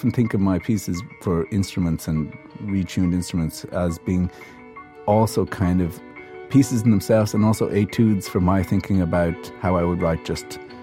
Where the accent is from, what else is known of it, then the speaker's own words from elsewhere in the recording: Ireland; I'm Irish, not English